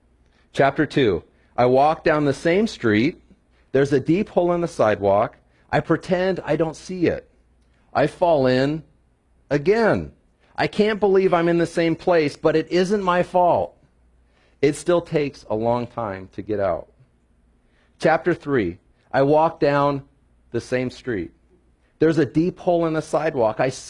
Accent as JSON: {"language": "English", "region": "Idaho", "country": "United States", "tie": "born or raised there", "said": "So I was born and raised in North Idaho, and a middle-class family."}